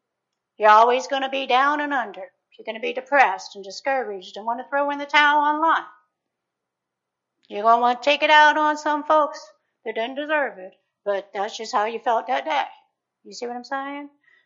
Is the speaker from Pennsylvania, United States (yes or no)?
yes; Eastvale, Pennsylvania, United States; I am from Eastvale, Pennsylvania, just saying.